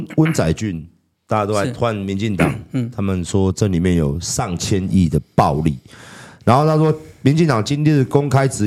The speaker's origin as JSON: {"language": "Chinese", "region": "New Taipei", "country": "Taiwan", "said": "应该说我们新北人哦"}